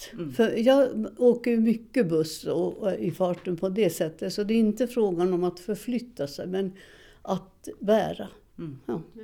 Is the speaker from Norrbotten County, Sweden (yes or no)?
yes; Seskarö, Norrbotten County, Sweden; Och det finns faktiskt en del om Seskarö också, där jag kommer ifrån.